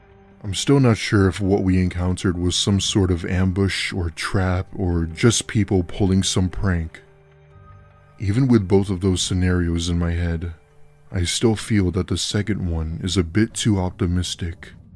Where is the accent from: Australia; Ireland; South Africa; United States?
United States; I'm American, and my girlfriend is obviously Korean, so I wasn't familiar with the food